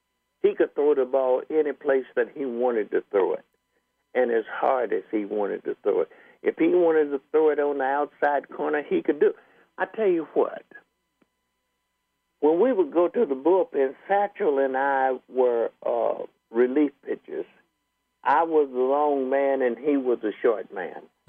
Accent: Marshall, Missouri, United States; he always called me country boy. I came from Marshall, Missouri, and he was from Kansas City.

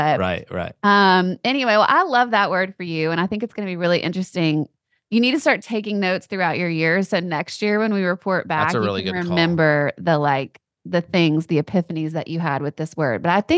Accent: Louisiana, United States; But like in New Orleans, I'm from Louisiana, you know

